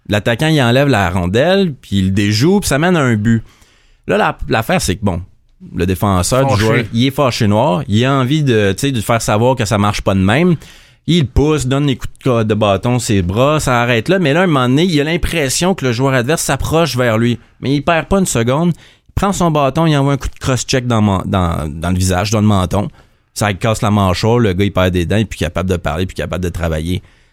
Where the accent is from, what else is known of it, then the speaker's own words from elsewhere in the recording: Saint-Bruno, Quebec, Canada; Le pire, c'est que je viens de Saint-Bruno, justement